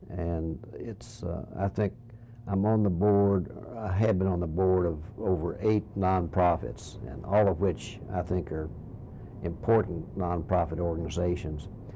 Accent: Lexington, Kentucky, United States; Well, I was born in Lexington in 1930, the year of the Great Drought in Kentucky. Went to local school, University High School.

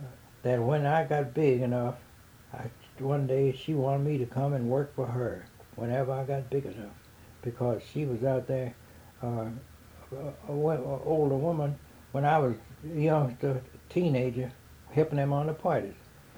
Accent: Shelbyville, United States; I grew up in Shelbyville, just about five blocks from where my daddy worked. 1030 Clay Street, Shelbyville, where I was born and raised.

